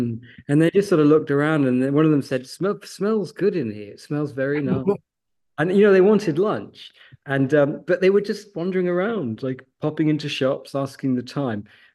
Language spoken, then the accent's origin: English; Ruthin, Wales, United Kingdom; I'm from a village in Wales, North Wales, called Rhythyn, and in Clwyd. And I grew up there, you know, and it was a different type of childhood than today.